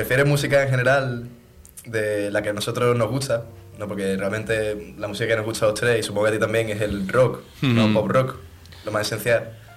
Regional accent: Puerto Real, Andalusia, Spain; Bueno, somos de Puerto Real.

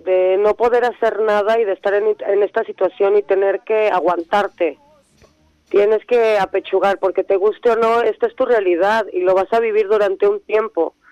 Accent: Mexico; Yo soy mexicana.

